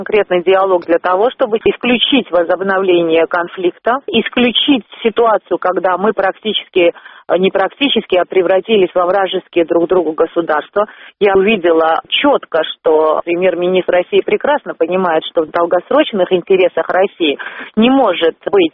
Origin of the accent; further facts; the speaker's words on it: Georgia; должны решать мы, грузинский народ, а не Россия.